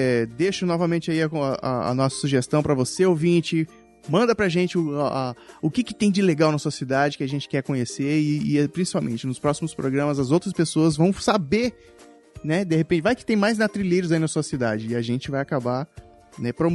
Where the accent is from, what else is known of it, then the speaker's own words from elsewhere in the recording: Espírito Santo, Brazil; Nós somos aqui do Espírito Santo